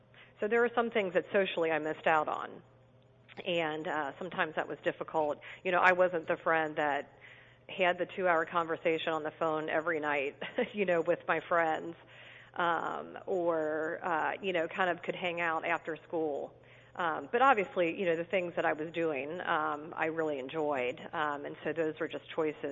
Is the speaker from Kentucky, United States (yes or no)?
yes; Fort Mitchell, Kentucky, United States; I grew up in Fort Mitchell, Kentucky, and that's a suburb of Cincinnati, so right along the Kentucky-Ohio border.